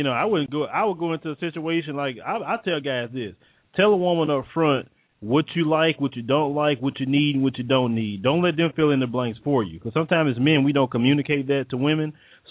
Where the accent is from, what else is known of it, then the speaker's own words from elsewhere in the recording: Texas, United States; Look, I'm from Texas.